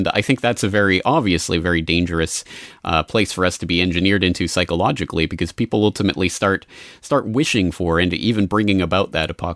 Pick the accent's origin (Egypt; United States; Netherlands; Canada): Canada; now in Japan; because I'm a Canadian in Japan.